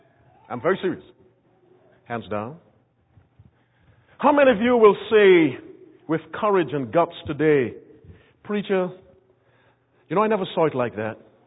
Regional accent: Barbados; When I was growing up in the Barbados in the West Indies, we had an expression.

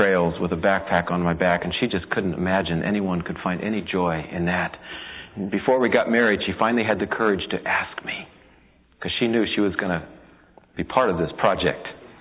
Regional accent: California, United States; I'm a Californian. I'm transplanted as a missionary back to Michigan, but my home is still here in California.

